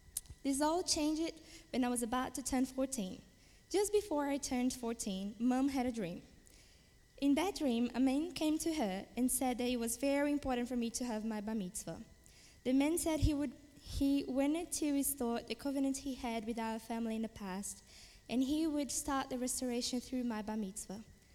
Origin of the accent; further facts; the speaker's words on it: Brazil; I'm from Brazil. Although I have Jewish background, I was raised as a Christian until my early teenage years